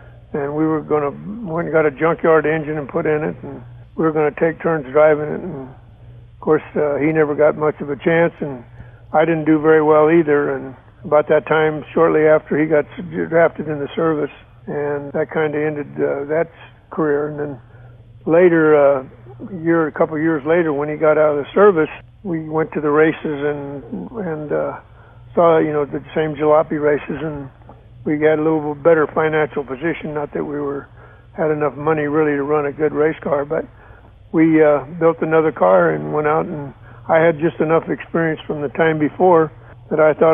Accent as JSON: {"language": "English", "town": "Texarkana", "region": "Arkansas", "country": "United States", "tie": "born there", "lives_now": "Torrance, United States", "said": "I was born in Texarkana, Arkansas"}